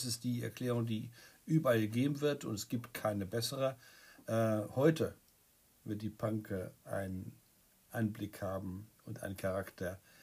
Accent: Berlin, Germany; born there; Insofern habe ich mit dem Namen meiner Geburtsstadt wirklich ein bisschen was zu tun.

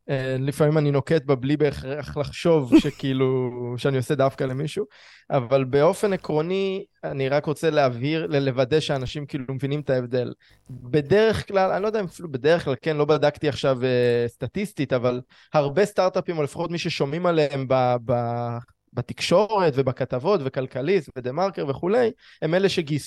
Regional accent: Herzliya, Tel Aviv District, Israel; אני מהרצליה

